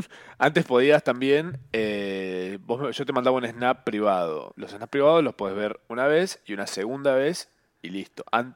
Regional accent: Córdoba, Argentina; accent: Cordobés; Soy cordobés y no me sale ni hacer el acento.

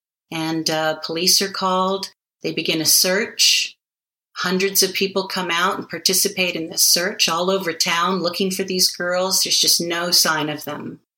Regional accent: Hawaii, United States; I'm from Hawaii, wow. Originally, born and raised.

